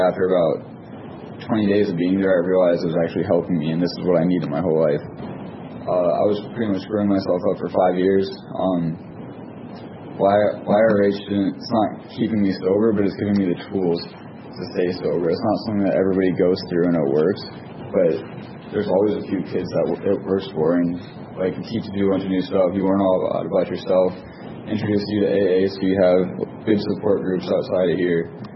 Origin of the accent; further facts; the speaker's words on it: West Des Moines, Iowa, United States; I am 18, and I'm from West Des Moines.